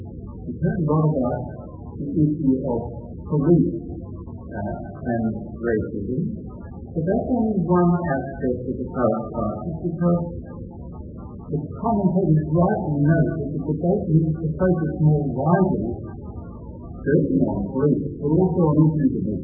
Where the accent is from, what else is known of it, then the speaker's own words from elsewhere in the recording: Australia; But I'm trying to say that the history that I learned as an Australian child, and to state my view, that history almost entirely airbrushed out the existence of, let alone the injustice, the violence and ignorant policies inflicted on the Aboriginal inhabitants of Australia.